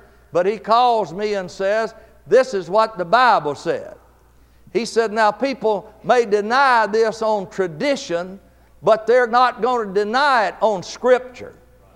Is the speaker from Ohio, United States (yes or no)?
no; Balcomville, Louisiana, United States; I'm nobody from nowhere, not smart. I'm from Balcomville, Louisiana. That's about 3 miles past the paper mill over the levee from West Monroe, Louisiana.